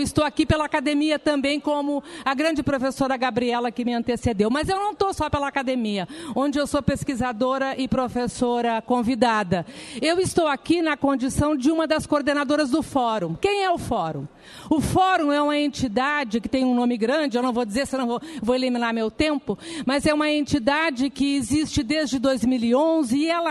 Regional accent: Rio Grande do Sul, Brazil; Somos gaúchos daquela terra que até pouco tempo atrás dizia que não se dobrava

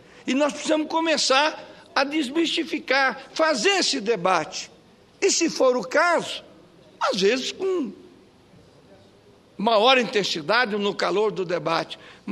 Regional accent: Mato Grosso do Sul, Brazil; E lá no meu estado, Mato Grosso do Sul, onde nós temos 2/3 do Pantanal

